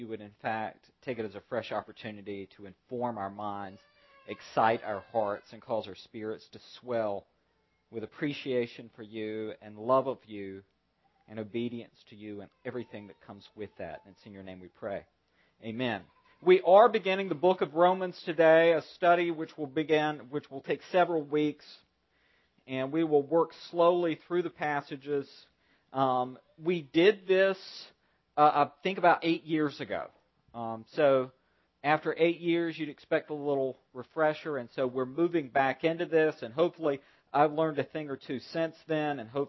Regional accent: Bible Belt, United States; And I know I grew up in the Bible Belt.

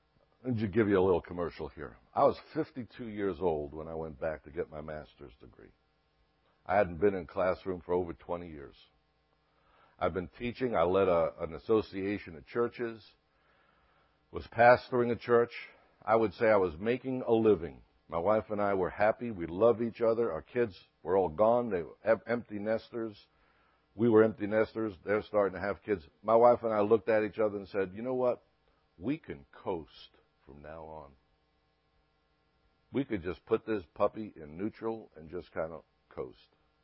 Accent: New York City, New York, United States; I was brought up in New York City, and we were taught there to run toward the battle, not run from the battle.

